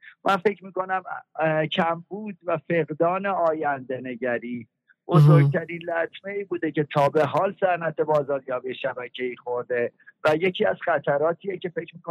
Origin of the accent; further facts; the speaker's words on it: Iran; امکان این رو به من و شما میده به عنوان یه ایرانی